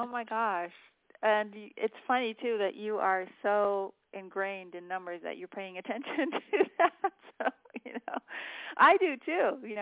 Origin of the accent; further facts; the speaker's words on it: Virginia, United States; born there; I was born in Virginia, so I can see the difference.